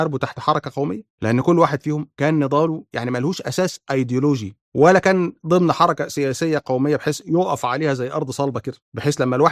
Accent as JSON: {"language": "Arabic", "country": "Egypt", "said": "أيوة أنا مصري"}